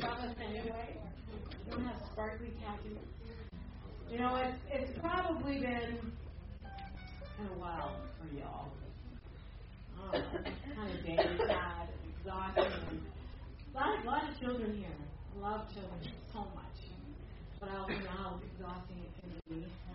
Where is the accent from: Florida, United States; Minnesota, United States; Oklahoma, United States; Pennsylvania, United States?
Oklahoma, United States; born there; Well, I was born in Oklahoma. It's pretty nice.